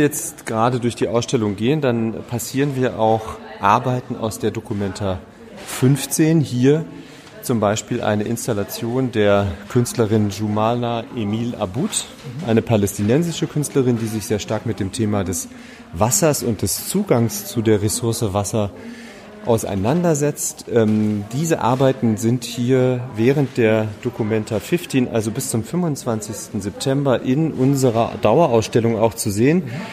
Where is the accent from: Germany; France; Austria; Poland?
Germany; Warstein, North Rhine-Westphalia; also born or lived in Berlin; now in Kassel, Germany; Ich komme eigentlich aus Berlin gebürtig, aber aus dem Sauerland, also Warstein. Und bin jetzt aber durch meine Tätigkeit hier als Geschäftsführer und Programmleiter der Grimmwelt Kassler geworden.